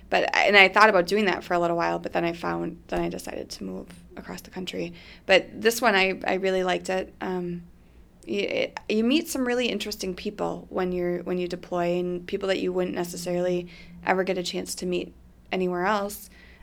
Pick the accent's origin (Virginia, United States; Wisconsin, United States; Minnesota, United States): Wisconsin, United States; Wisconsin Dells; I grew up in the Dells. There wasn't a lot of diversity there. I went to La Crosse.